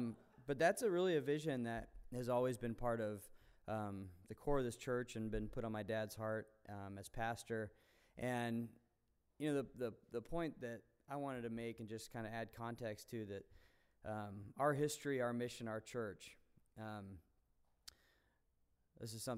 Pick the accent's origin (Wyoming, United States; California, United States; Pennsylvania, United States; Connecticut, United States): California, United States; also born or lived in Americus, Georgia; I was born in Americus, Georgia, in 1977. The reason I grew up in Southern California is because the church was founded out here in 1978.